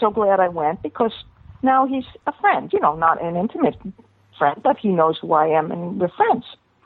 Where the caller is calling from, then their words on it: New York City, New York, United States; I'm calling from New York City.